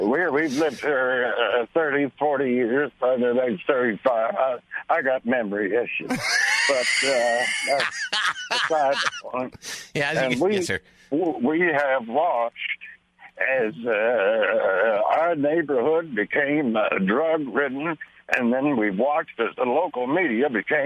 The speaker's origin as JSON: {"language": "English", "town": "Chillicothe", "region": "Ohio", "country": "United States", "lives_now": "Fort Myers, United States", "said": "Chillicothe, Ohio."}